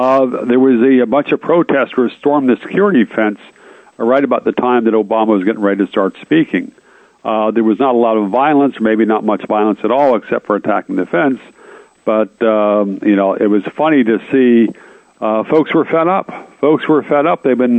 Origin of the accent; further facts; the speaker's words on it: Virginia, United States; also born or lived in Iowa; Hey, but I was raised in the mountains of Virginia, okay, and I was born in Iowa.